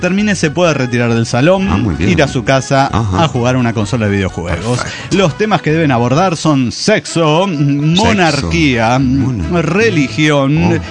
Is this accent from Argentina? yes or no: no; Chile; Soy la chica de los Andes, Chile.